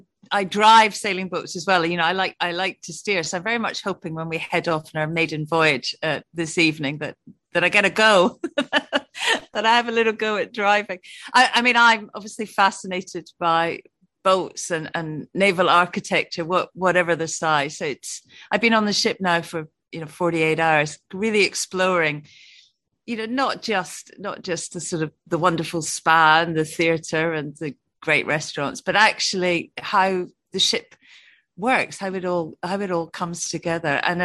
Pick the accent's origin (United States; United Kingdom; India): United Kingdom; Dundee, Scotland; born there; heading off to Dundee, which was actually my home of birth. I'm obviously Scottish